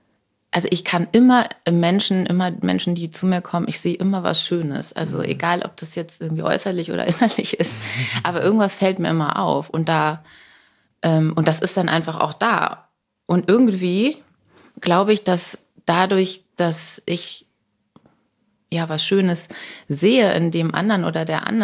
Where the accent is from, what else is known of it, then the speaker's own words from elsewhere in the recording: Buxtehude, Lower Saxony, Germany; Ich komme ja aus Buxtehude.